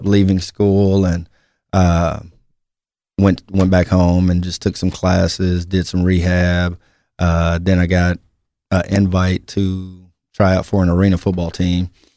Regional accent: Midland, Texas, United States; Grew up, born and raised in Midland. Me and my mom, two sisters.

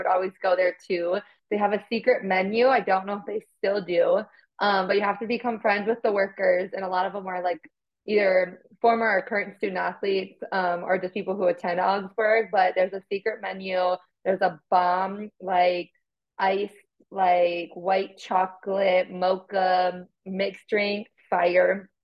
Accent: Minneapolis, Minnesota, United States; like I grew up in South Minneapolis, but like Matt's Bar, cash only, home of the Juicy Lucy.

